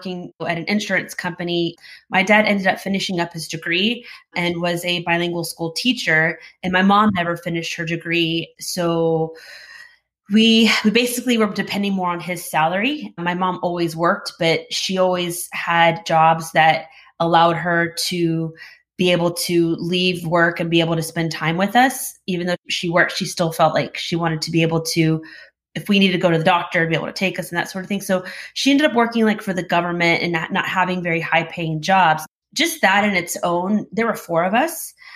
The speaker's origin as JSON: {"language": "English", "town": "Houston", "region": "Texas", "country": "United States", "tie": "born there", "said": "I was born here in Houston. My parents immigrated. My mom immigrated from Mexico, and my dad came from Bolivia, from South America. And they met here in Texas."}